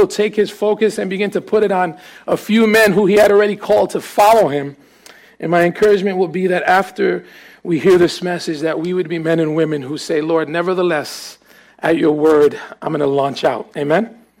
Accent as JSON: {"language": "English", "town": "Bronx", "region": "New York", "country": "United States", "said": "But I'm from the Bronx."}